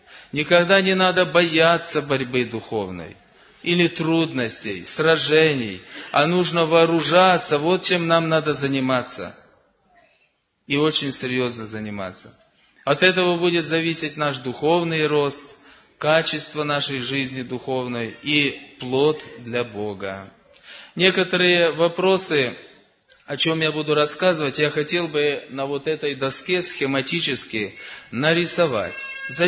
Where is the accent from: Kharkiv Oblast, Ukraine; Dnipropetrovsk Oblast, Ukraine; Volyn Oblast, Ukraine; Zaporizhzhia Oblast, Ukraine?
Dnipropetrovsk Oblast, Ukraine; Verkhnodniprovsk; я с Украины. Там есть у нас город Верхнеднепровск в Днепропетровской области. Небольшой город, 20 тысяч населения.